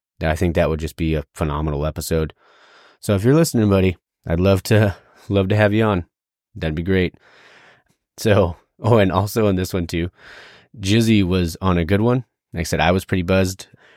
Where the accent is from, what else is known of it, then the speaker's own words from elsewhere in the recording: United States; Because I'm native, because I'm Native American.